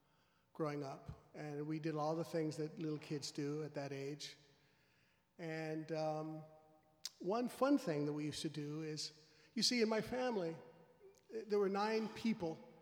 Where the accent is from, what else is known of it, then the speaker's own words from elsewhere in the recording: Colton, California, United States; Mexican-American, with all the cultural parts to that and all the problems that come along with that. Growing up in Southern California in a very segregated society